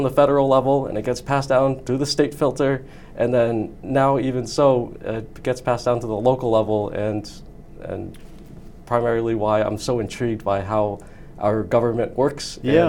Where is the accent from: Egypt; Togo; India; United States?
United States; Quincy, Massachusetts; I was born and raised here in Quincy, Massachusetts. My parents immigrated here as Vietnamese boat people refugees, and my dad went to Quincy High School